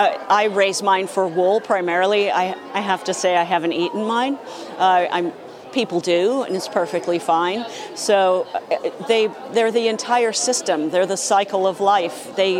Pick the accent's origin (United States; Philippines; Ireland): United States; Buffalo, New York; And growing up in Buffalo, New York, you need it because the snowfall is tremendous.